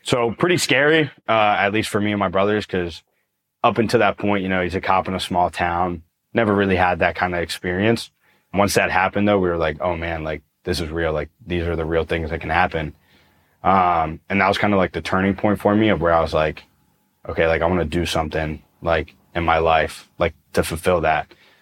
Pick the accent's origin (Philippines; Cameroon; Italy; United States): United States; Pennsylvania; So I'm from Pennsylvania. Had a pretty good upbringing.